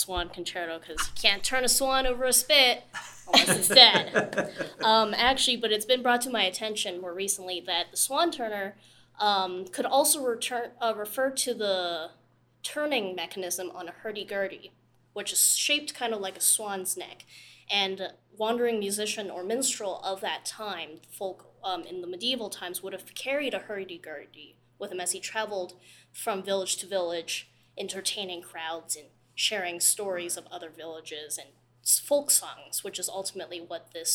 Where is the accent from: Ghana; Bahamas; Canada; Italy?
Canada; now in United States; I come from Canada, and where I'm from, the school orchestras aren't as well-funded as they might be here in Texas.